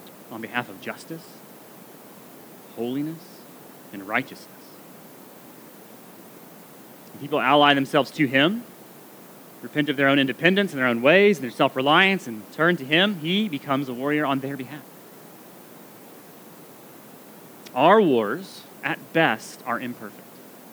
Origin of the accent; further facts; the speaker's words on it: Bryan, Texas, United States; You know, growing up in Bryan, it's like, I've never seen a hailstone that can do that kind of thing.